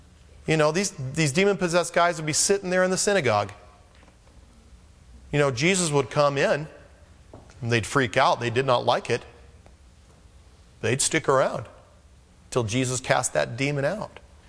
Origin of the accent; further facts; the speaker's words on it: Porterville, California, United States; I remember the summer days growing up in Porterville.